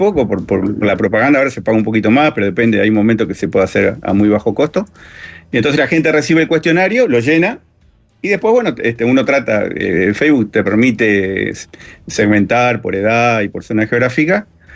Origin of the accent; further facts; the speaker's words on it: Mercedes, Soriano, Uruguay; vivo acá en Mercedes. Si bien yo no nací en Mercedes, pero desde muy chiquito me trajeron a Mercedes, así que soy mercedario. Vivo acá, por suerte.